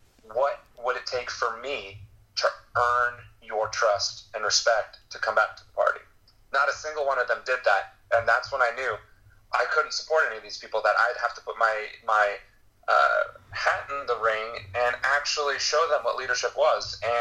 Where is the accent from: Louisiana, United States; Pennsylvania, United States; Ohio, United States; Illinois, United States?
Ohio, United States; moved away as an adult; having to move out of my hometown from Ohio to a different place, which is where I happened to work.